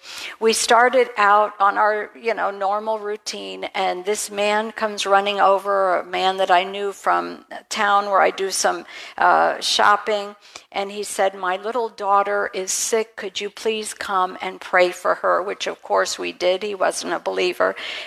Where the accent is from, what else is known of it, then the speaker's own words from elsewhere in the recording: Philippines; born there; God brought me from the day I was born in the Philippines